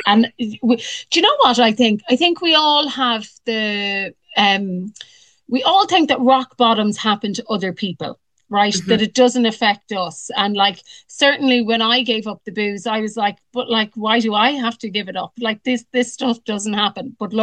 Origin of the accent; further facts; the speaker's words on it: Ireland; now it's great that we're Irish people talking about this